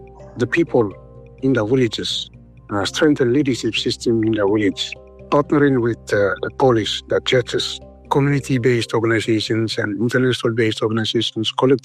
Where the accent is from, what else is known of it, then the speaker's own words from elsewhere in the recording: Simbo, Western Province, Solomon Islands; I'm from Simbo, and Simbo is the place where sorcery accusation and killing is so common.